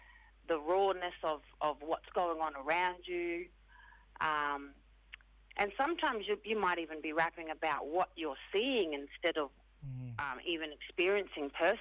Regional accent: Cairns, Queensland, Australia; Yeah, so back home in Cairns on home turf.

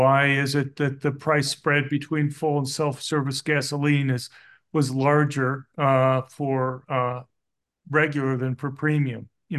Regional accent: Miami, Florida, United States; Well, I grew up in Miami, Florida

